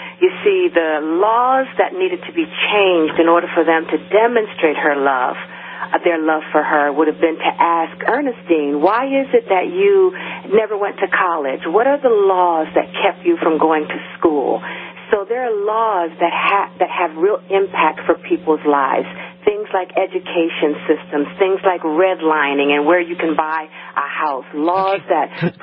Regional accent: New Jersey, United States; And so I'll tell you that I grew up in New Jersey. My mother came from Savannah, Georgia.

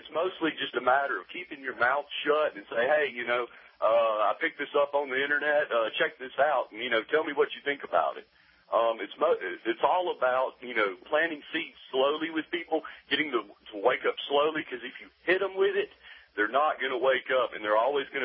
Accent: Southern United States, United States; Now, I'm a Confederate. I'm a Southerner.

